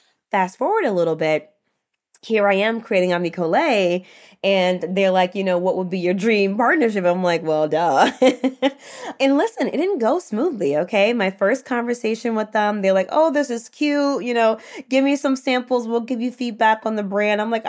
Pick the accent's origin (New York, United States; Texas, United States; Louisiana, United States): New York, United States; New York City; especially growing up in Harlem as a first generation Senegalese American. All we had was community.